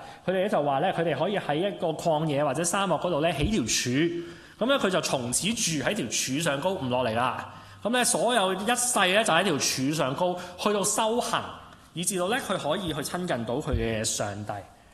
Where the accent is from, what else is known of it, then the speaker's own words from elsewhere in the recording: China; 我哋中國人呢，我唔可以代表大家嘅，我係一個即係中國家庭長大嘅人。